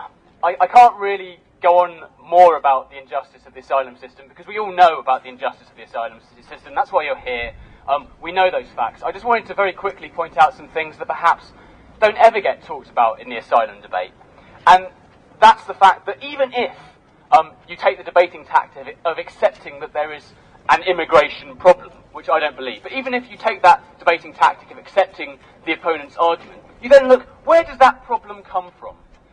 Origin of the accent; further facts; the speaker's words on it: United Kingdom; because I'm a British person.